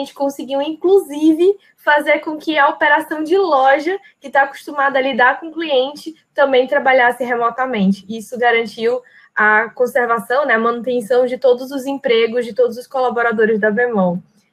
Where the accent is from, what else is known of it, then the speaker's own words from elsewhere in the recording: Manaus, Amazonas, Brazil; estamos representando a região norte, né? Somos de Manaus.